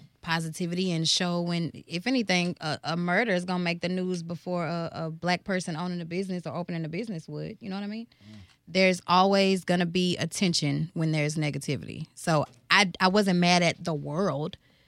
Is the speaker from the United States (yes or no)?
yes; Texas, United States; I'm from the east side. I'm from Clint Park, Texas.